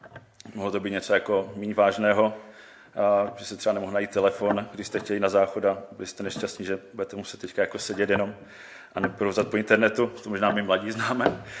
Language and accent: Czech; Zlín, Zlín Region, Czechia; now in Olomouc, Czechia; Jsem nějakých 10 let v Olomouci, původem jsem ze Zlína a před těma 10 lety jsem se právě přestěhoval tady